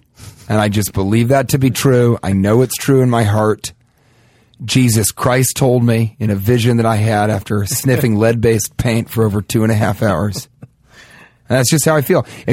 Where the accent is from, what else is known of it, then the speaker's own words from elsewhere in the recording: Denver, Colorado, United States; I'm from Denver.